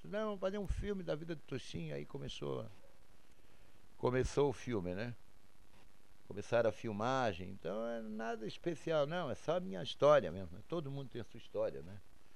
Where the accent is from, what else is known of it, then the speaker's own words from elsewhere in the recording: Florianópolis, Santa Catarina, Brazil; moved away as an adult; also born or lived in Curitiba / Porto Alegre / São Paulo; nasci em 1951, sou brasileiro, natural de Florianópolis, né? Fiquei em Florianópolis até 19 anos, depois de 19 anos fui para São Paulo, primeiro fui para Curitiba, depois Curitiba, Porto Alegre, São Paulo, trabalhei uns 20 anos em São Paulo, Porto Alegre uns 3 anos